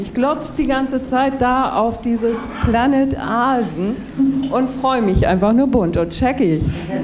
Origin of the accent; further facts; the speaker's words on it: Kiel, Schleswig-Holstein, Germany; Also ich komme nicht aus Itzehoe, ich komme auch aus Kiel, wie Lisa.